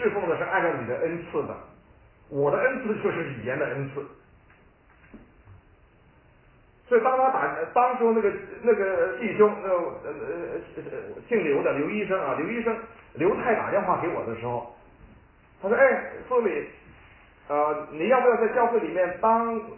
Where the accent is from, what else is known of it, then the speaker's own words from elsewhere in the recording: Lanzhou, Gansu, China; born there; 其实我的祖籍是广东，我是生在兰州，但是我父亲是广东人，